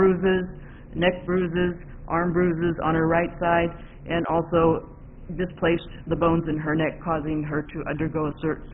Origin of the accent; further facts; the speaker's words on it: Benton, Illinois, United States; I'm from Benton, Illinois